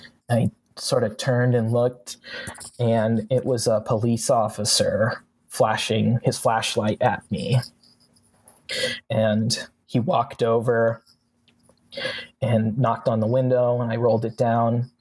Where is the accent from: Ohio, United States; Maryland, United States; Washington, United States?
Washington, United States; yeah, I'm from Washington. I moved out here to get famous.